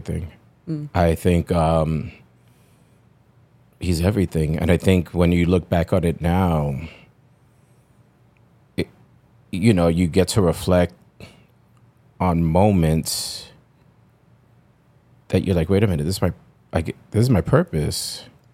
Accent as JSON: {"language": "English", "region": "New York", "country": "United States", "said": "as a New Yorker, as a Latino, you know, growing up the way I did, you remember those struggles"}